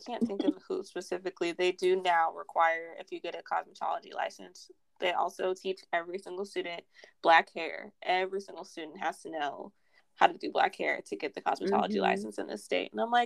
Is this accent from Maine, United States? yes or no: no; Houston, Texas, United States; now in California, United States; I'm from Houston, Texas originally. Shout out to H-Town.